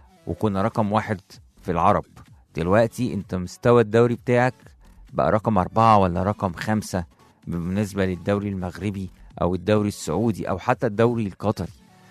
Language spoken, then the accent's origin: Arabic; Egypt; ده حالنا يعني إحنا مصريين وبنتمنى إن مصر